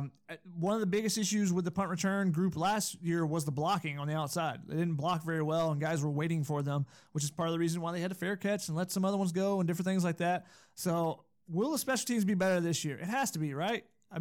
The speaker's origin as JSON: {"language": "English", "region": "Georgia", "country": "United States", "said": "I'm from Georgia, and I went to school in Tennessee, so yes, I would win at Cornhole."}